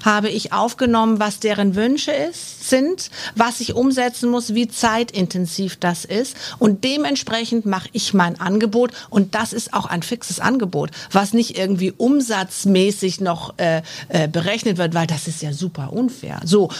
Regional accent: Bavaria, Germany; ich komme aus Bayern

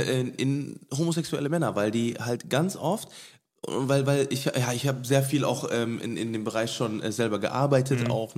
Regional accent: Cologne, North Rhine-Westphalia, Germany; weil bei uns in Köln, das ist so was Normales hier, weil wir sind hier geboren und aufgewachsen in Köln.

